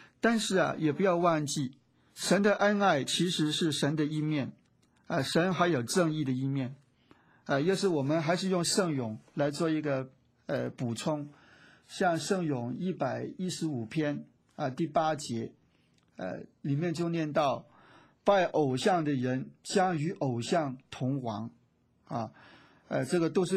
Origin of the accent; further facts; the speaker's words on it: China; 所以我们中国人说天有好生之德